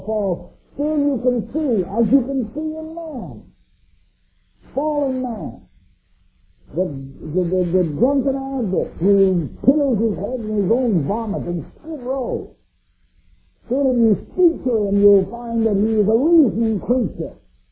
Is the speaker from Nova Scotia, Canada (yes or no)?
no; British Columbia, Canada; I come from British Columbia, a land that is famous for its salmon